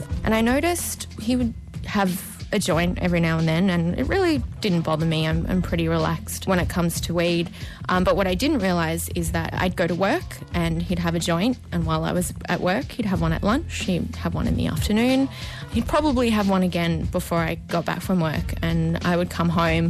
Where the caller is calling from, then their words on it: Byron Bay, New South Wales, Australia; from Byron Bay, and I dated a stoner.